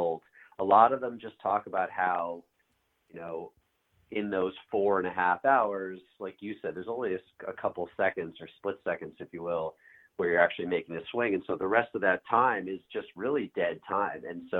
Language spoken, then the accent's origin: English; Chappaqua, New York, United States; So I grew up in Westchester County in Chappaqua.